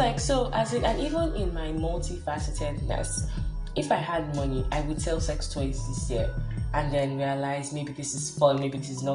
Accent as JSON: {"language": "English", "country": "Nigeria", "said": "And I love being Nigerian sometimes, but realistically, I don't want to die right now."}